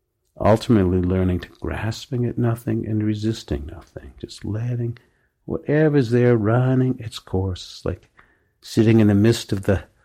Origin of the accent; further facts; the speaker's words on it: New England, United States; well, I grew up in New England and we say, how's the weather?